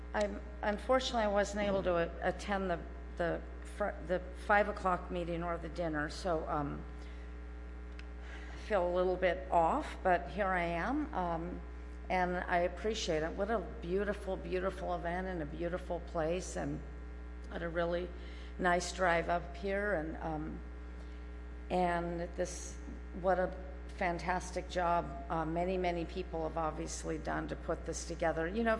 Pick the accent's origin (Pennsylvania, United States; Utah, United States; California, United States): California, United States; Santa Cruz; I was born not too far from here. I was born and raised in Santa Cruz and on the Monterey Bay.